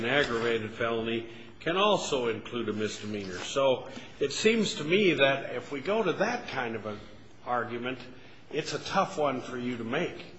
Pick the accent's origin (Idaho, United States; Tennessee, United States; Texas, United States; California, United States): Idaho, United States; again, I'm from Idaho, so I may be saying these wrong